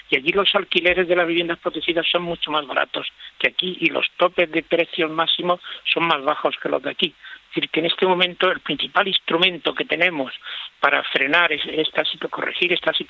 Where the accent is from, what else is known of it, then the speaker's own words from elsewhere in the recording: Motril, Andalusia, Spain; lo he visto en mi pueblo, en Motril, este verano que estuve